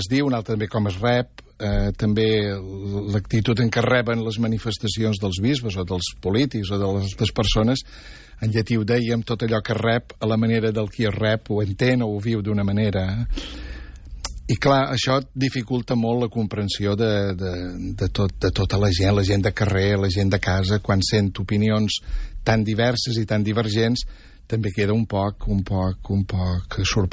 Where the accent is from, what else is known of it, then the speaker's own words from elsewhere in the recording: Balearic Islands, Spain; Sí, som menorquí, som de l'altra illa.